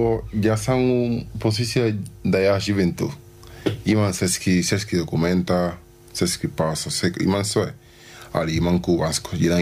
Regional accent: Cuba; Serbian is a second language; now in Banja Luka, Bosnia and Herzegovina; ja sam sa Kube i da ja sam u Bosni, Banja Luka

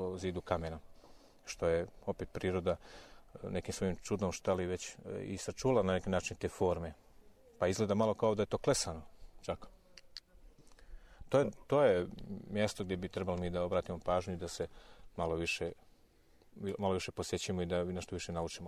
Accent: Prnjavor, Republika Srpska, Bosnia & Herzegovina; iz Kremne, prostor likovne kulture, znači dolazim iz Prnjavora

